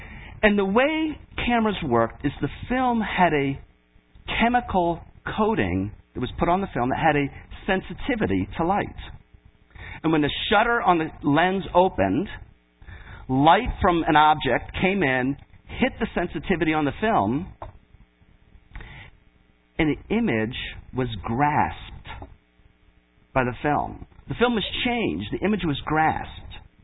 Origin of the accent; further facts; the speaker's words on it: Detroit, Michigan, United States; I grew up in Detroit. And I grew up in Detroit when it was a changing time, or it was becoming a pretty poor area